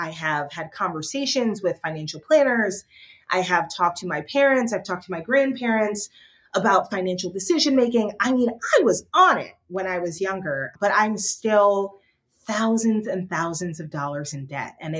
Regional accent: South Orange, New Jersey, United States; I grew up in South Orange, New Jersey, which is about 15 minutes outside of New York by train.

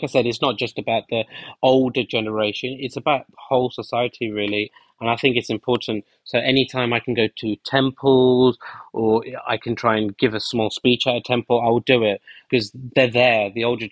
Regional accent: United Kingdom; I'm from the South Asian culture, I'm British Indian, and there is a huge taboo about this subject in my society.

